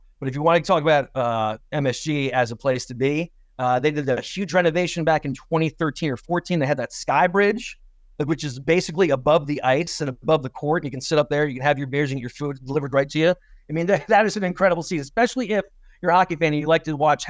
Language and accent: English; Poughkeepsie, New York, United States; also born or lived in New Jersey; full disclosure, I was born in New Jersey. I can't help that, but I'm from Poughkeepsie, New York.